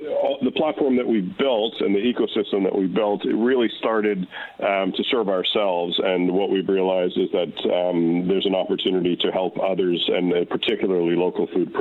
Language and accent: English; Canada; now in UAE; I'm Canadian by background. I've been in the UAE for over 22 years.